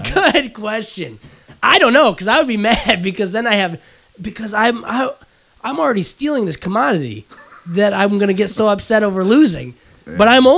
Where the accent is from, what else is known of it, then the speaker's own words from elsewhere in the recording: Illinois, United States; I often wonder, and now, when I was back home for the holidays here on Christmas, I'm from Northern Illinois, and I was sitting there talking with my dad and my sister